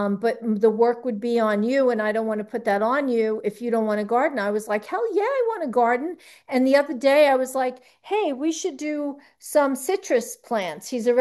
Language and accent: English; New York, United States; I'm from New York, so yeah, we don't get that kind of food down here